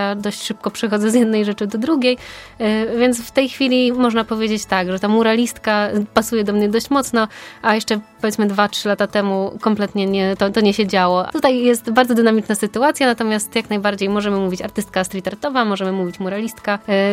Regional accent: Opole, Opole Voivodeship, Poland; also born or lived in Tychy; całe życie tak naprawdę spędziłam w Opolu, także tutaj też jest wyjaśnienie tego zjawiska. Ja tutaj jestem tak naprawdę od jakichś najmłodszych lat, których nawet nie pamiętam. Od zawsze na Nysy Łużyckiej, na Rondzie, w blokach, teraz dalej w blokach, tylko już w innym miejscu

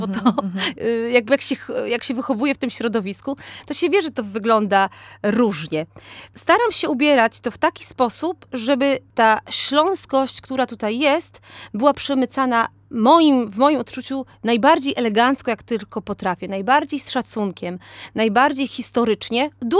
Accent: Silesian Voivodeship, Poland; przecież jestem Ślązaczką

